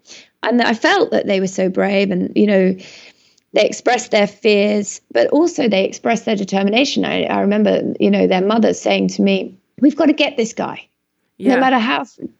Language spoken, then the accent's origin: English; Canada; I'm Canadian.